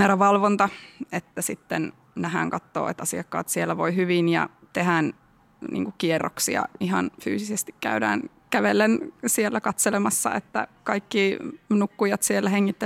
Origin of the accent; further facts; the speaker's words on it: Savo, Finland; kun mä oon Savosta.